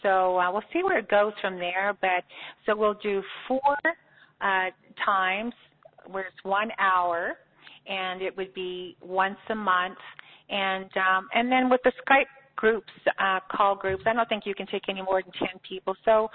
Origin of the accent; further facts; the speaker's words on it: Canada; as I'm Canadian as well